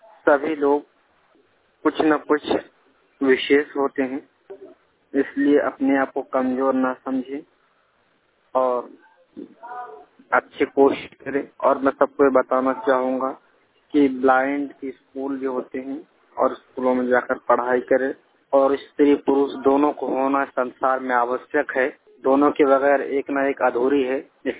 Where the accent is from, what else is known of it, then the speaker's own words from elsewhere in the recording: Bihar, India; now in Delhi, India; मैं जिला अररिया गांव डोड़िया सोनापुर राज्य बिहार के रहने वाला हूं। इस समय दिल्ली सीबीएसई बोर्ड से मैं दसवीं कर रहा हूं।